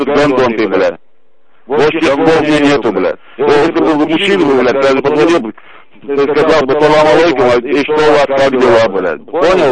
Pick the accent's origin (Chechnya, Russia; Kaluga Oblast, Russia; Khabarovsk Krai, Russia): Chechnya, Russia; Я чеченец.